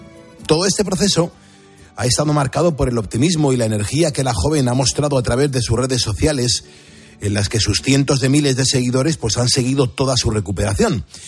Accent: Madrid, Community of Madrid, Spain; now in Estepona, Spain; yo soy de Madrid, de pura cepa, y yo nunca he tenido pueblo.

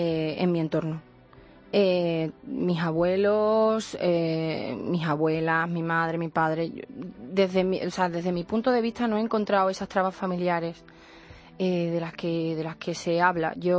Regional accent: San Roque, Andalusia, Spain; Pues el pueblo se llama San Roque, en Cádiz.

